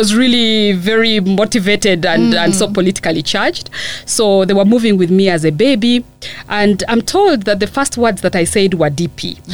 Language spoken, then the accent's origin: English; Uganda; also born or lived in Kenya; I was born in Kenya. I'm Ugandan though.